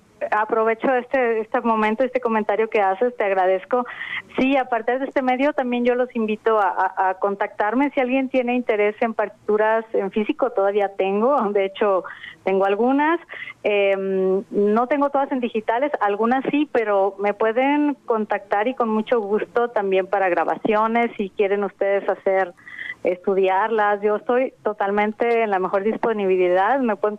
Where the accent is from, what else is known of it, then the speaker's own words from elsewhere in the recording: Mexico; Yo creo que es una tarea que tenemos todos como mexicanos de valorar esto que está aquí